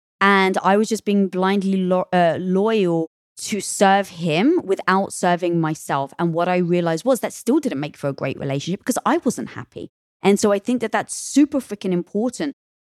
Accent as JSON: {"language": "English", "country": "United Kingdom", "said": "I'm British."}